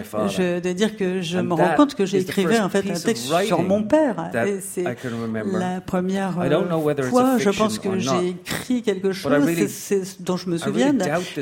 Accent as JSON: {"language": "French", "country": "Ireland", "said": "c'est quelque chose de typique chez nous en Irlande."}